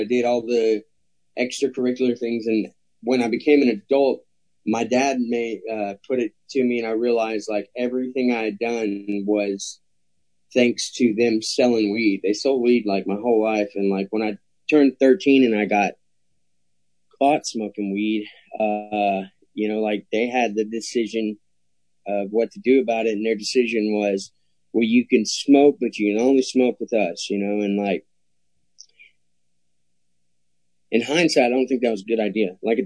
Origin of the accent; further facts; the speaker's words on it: Brenham, Texas, United States; also born or lived in Austin; I was born in Austin and I was raised in a little town called Brenham, Texas. And Brenham was just like everything you'd think of a small town.